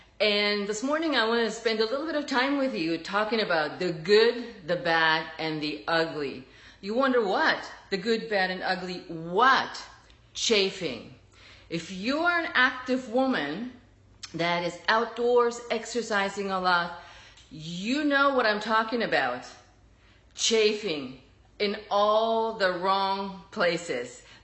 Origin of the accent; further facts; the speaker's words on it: Germany; accent: German; English is a second language; because I know with my German accent, sometimes it sounds a little bit different